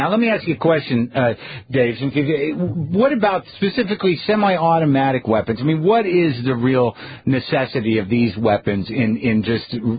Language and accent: English; New Mexico, United States; I mean, I grew up in New Mexico. I've taken guns out.